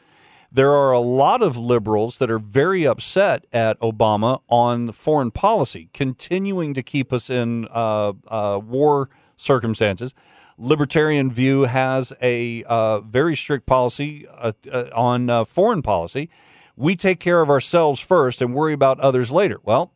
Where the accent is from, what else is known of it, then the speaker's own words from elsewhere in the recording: Lakeland, Florida, United States; That's Lakeland, Florida, my hometown.